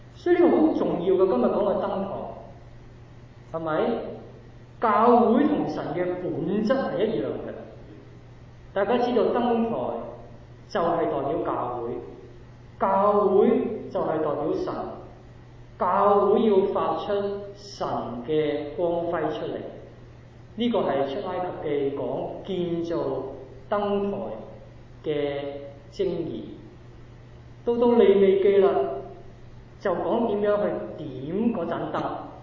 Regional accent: Hong Kong; 我哋香港人就知啦，有啲嘢講咗但係未做㗎。

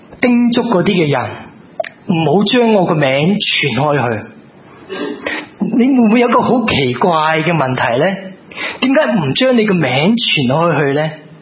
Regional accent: China; 我哋中国人有一个好唔习惯嘅感觉噶

